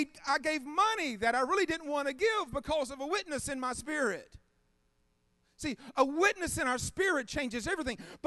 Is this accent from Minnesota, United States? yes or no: no; Mississippi, United States; Ma'am, I'm from Mississippi, and we believe if you look at pink eye, you're going to get pink eye.